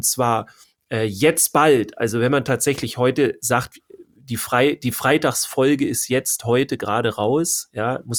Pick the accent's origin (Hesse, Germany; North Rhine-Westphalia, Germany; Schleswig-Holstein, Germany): Schleswig-Holstein, Germany; Ja, wir kommen ja aus Schleswig-Holstein.